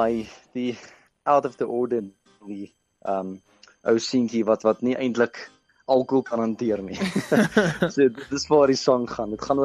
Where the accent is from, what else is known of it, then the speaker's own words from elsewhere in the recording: Alberton, Gauteng, South Africa; ek is nog altyd van Alberton af, ek is gebore, ek gaan nog 'n klein rukkie wees, gaan ek Pretoria toe skiet